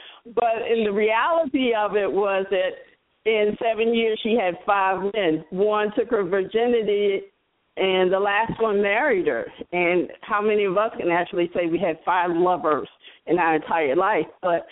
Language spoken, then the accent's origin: English; Maryland, United States; also born or lived in North Carolina; Actually, I'm a Southern girl. I was born in North Carolina. And I actually was raised in the Washington metropolitan area, actually PG County, Maryland.